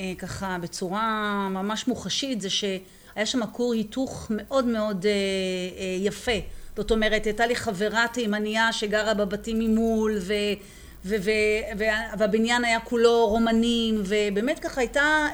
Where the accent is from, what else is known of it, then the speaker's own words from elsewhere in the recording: Petah Tikva, Central District, Israel; also born or lived in Ramat HaSharon; עזבנו את רמת השרון כשאני הייתי בת 9. ההורים ככה רצו לתת איזשהו מרחב, איזשהו ככה חדרים נפרדים לכל אחד מהילדים. היה חשוב להם מאוד ככה שתהיה את הפרטיות. ובמחיר שהם מכרו והצליחו לקנות, זה היה דירה מאוד גדולה בפתח תקווה. עשינו לשם את המעבר.